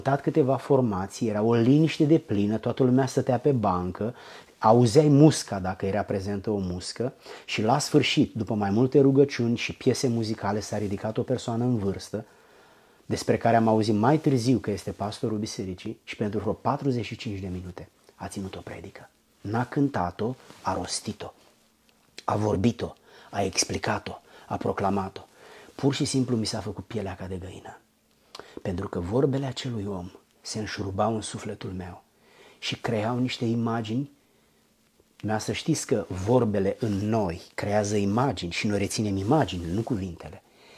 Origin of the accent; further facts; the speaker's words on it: Giurgiu, Giurgiu County, Romania; În satul meu, pentru 21 de ani, în orașul meu Giurgiu, n-am știut că există biserici de pocăiți. Eu am crezut că toată România este ortodoxă.